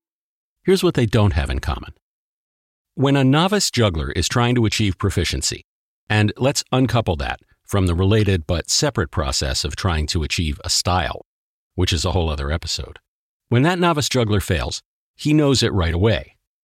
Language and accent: English; United States; I'm American, which means I think everything that comes out of the British Isles is of an inherently higher quality than anything we can produce over here